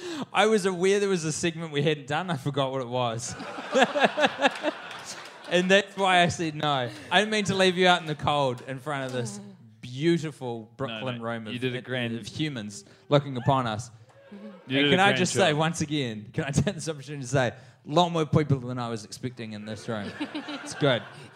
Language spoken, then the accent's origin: English; New Zealand; Well, I'm from New Zealand.